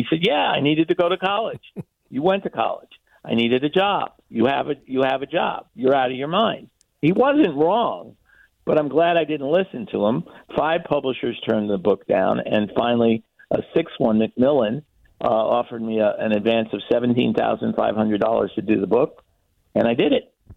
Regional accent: New York City, New York, United States; I grew up in New York City. I went to Columbia games as a kid.

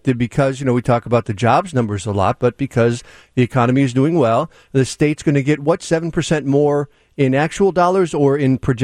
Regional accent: Manteno, Illinois, United States; Okay, so I grew up in Manteno, part of the Twin Cities of Manteno, Piatone.

